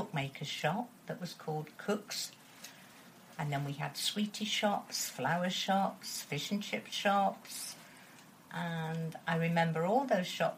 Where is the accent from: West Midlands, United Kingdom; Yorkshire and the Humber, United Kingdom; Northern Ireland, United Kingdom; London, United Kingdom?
Yorkshire and the Humber, United Kingdom; born there; also born or lived in Cheltenham; I was born in Yorkshire.